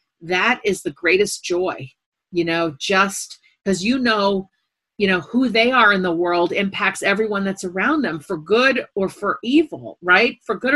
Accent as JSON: {"language": "English", "country": "United States", "tie": "born or raised there", "said": "I was raised middle class in America and am now upper middle class."}